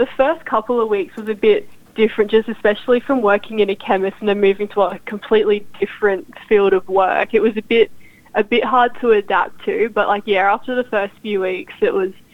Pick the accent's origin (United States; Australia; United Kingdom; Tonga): Australia; Maryborough; They're living back in Maryborough, my hometown, still.